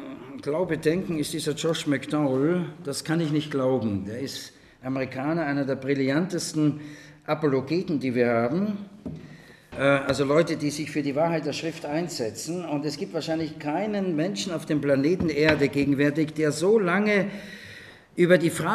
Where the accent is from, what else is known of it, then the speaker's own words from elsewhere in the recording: Austria; Ich konnte als Österreicher viel leichter in die DDR reisen als ein Bundesdeutscher.